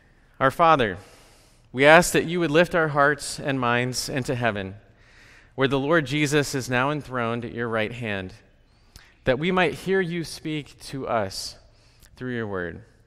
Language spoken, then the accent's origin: English; California, United States; I grew up in Southern California, so West Coast is familiar.